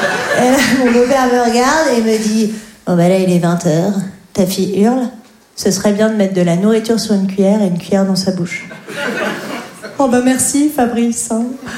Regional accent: Grand Est, France; je n'ai jamais reçu de pression et j'ai grandi en Lorraine.

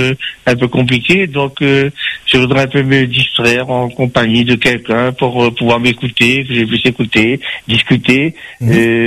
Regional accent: Saint-Pierre, Réunion; Mais moi, je suis de Saint-Pierre.

